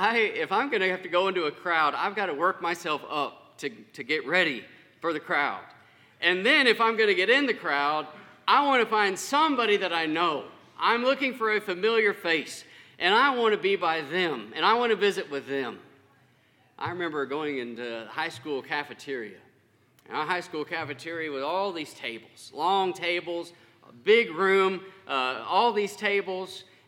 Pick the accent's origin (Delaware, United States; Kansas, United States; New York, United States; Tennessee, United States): Kansas, United States; Winfield; So I grew up in Winfield, Kansas.